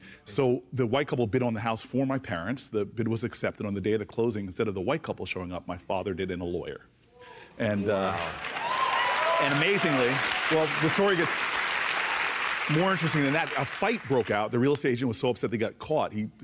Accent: Harrington Park, New Jersey, United States; Do you know how many black people lived in Harrington Park when I grew up?

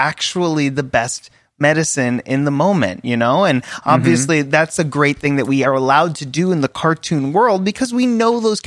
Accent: Florida, United States; I was raised in Florida from much of my life

